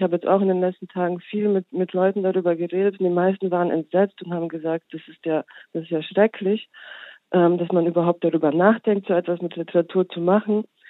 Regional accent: Bosnia & Herzegovina; es geht oft um meine Herkunft. Ich komme aus Bosnien

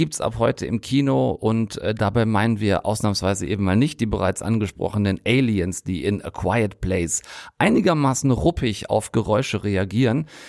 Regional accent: North Rhine-Westphalia, Germany; große Teile meiner Kindheit und Jugend am Theater verbracht

